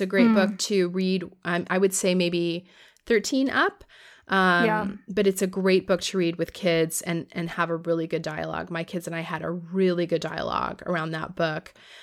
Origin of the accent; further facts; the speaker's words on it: Florida, United States; given that I grew up in Florida, not hearing, you know, accurate stories of the treatment of Black people in the United States.